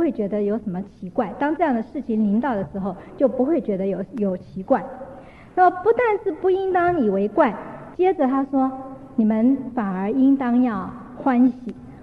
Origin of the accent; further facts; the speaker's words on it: China; 就好像我们中国人讲的这个面子的问题